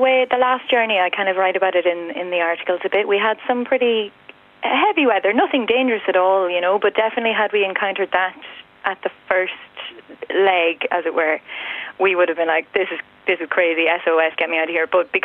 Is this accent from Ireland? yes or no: yes; Monaghan, Ulster, Ireland; growing up in Monaghan, it's very agricultural background.